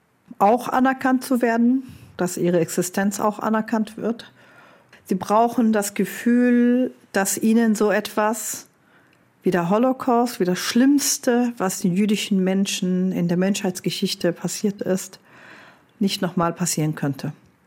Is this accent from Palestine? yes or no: yes; Palestine; dass Deutschland uns als Palästinenser und Palästinenserin anerkennt und unsere Geschichte anerkennt